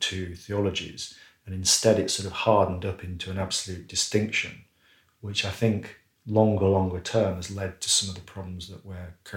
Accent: Bradford, Yorkshire and the Humber, United Kingdom; I grew up just outside Bradford in the 1970s. Many of my friends were Muslims, Sikhs and Hindus.

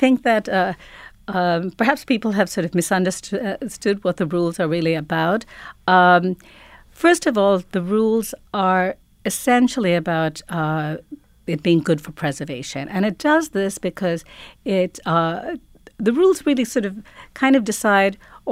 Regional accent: New York City, New York, United States; as a New Yorker, I understand that the city should evolve and grow, but the preservation of our unique buildings and our heritage is really vitally important.

